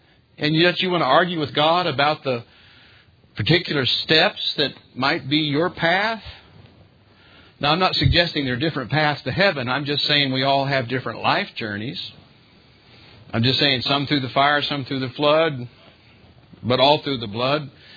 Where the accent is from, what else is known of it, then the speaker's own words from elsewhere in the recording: United States; born there; here I was born in America. I didn't have much to say about it. I just was.